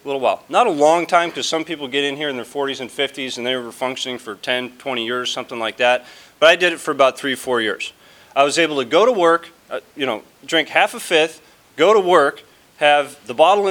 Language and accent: English; Lake Forest, California, United States; I was born and raised out here in Orange County, lived down in Lake Forest till the time I was about 18 years old